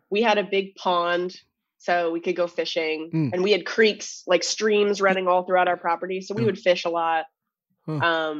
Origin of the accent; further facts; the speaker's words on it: Orono, Ontario, Canada; I am from this very, very small town, like 2.5 hours outside of Toronto.